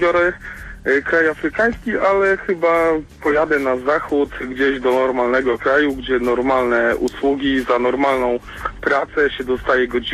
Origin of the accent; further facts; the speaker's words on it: Olsztyn, Warmian-Masurian Voivodeship, Poland; jestem z Olsztyna